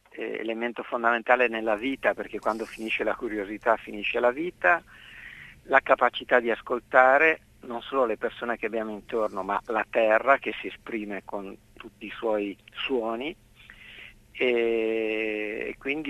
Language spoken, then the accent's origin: Italian; La Spezia, Liguria, Italy; io sono un ligure di confine venendo dalla Spezia e le Apuane sono lì sopra